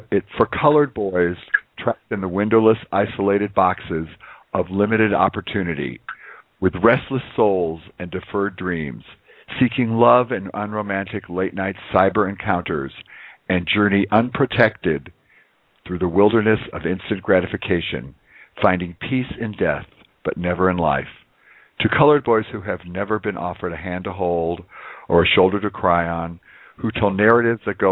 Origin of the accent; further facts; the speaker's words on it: Kansas, United States; moved away as an adult; now in Florida, United States; I'm from Kansas. I moved to Florida 12 years ago.